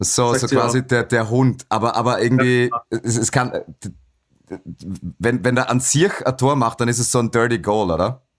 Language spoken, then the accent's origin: German; western Austria, Austria; dann kommt Fabio Hofer als Vorarlberger, der sich wahrscheinlich auch kein Blatt vom Mund nehmen wird und bin auch Westösterreicher